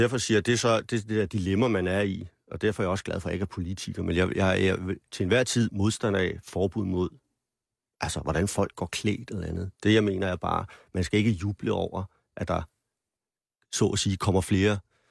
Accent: Copenhagen, Capital Region, Denmark; Jamen, jeg er jo københavner

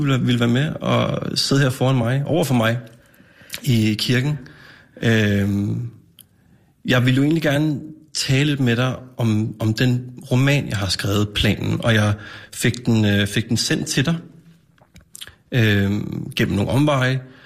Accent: Copenhagen, Capital Region of Denmark, Denmark; min opvækst og mit liv i urbanplanen på Amager, et socialt boligbyggeri, og så et socialt udsat område, i hvert fald den periode, hvor jeg voksede op i 90'erne og 00'erne.

